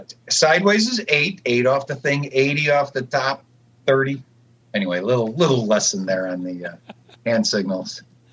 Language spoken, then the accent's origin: English; Chicago, Illinois, United States; born and raised in Chicago, you know, out in the burbs, and went down to the Board of Trade when I was 13, and it happened to actually be 1973.